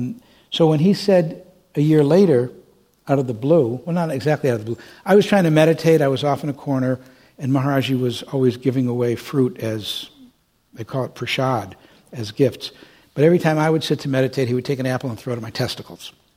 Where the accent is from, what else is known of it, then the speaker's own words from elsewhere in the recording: Detroit, Michigan, United States; And I said, "Yeah, I'm from Detroit. My dad told me to be polite. I'll go say goodbye to him."